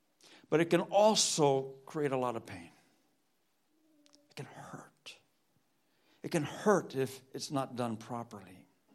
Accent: Cuba; I grew up in Cuba, she grew up in Costa Rica

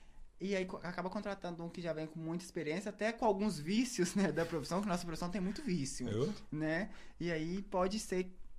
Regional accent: Goiânia, Goiás, Brazil; E a maioria deles é de Belo Horizonte. Eu sou de Goiânia.

